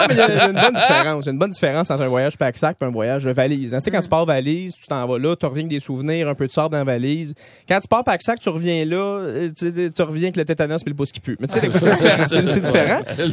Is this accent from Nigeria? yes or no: no; Blainville, Quebec, Canada; Moi, je viens de Blainville, Fontainebleau. En fait, c'est très blain-bourgeois d'où je viens.